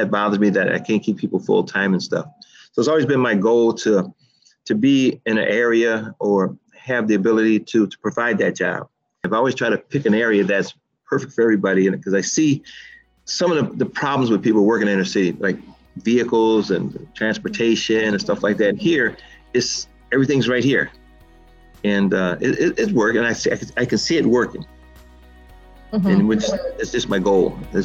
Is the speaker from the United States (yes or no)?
yes; Rochester, New York, United States; Of course, you know, Rochester, we're both from Rochester, so it means a lot.